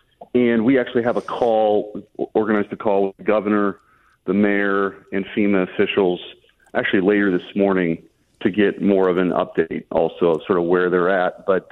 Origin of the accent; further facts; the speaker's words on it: Bridgeton, Missouri, United States; A native my whole life. I can't remember one really touching down in the city before. I grew up in Bridgeton.